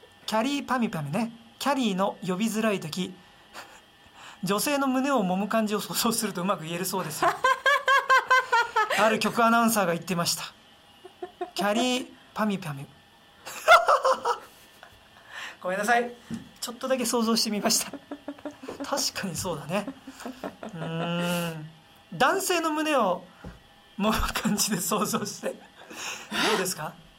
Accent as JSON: {"language": "Japanese", "region": "Hokkaido", "country": "Japan", "said": "私がどさんこだからというわけではありませんし、"}